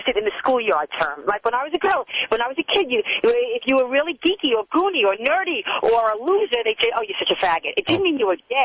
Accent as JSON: {"language": "English", "region": "New York", "country": "United States", "said": "I mean, I am a New Yorker. I am concerned."}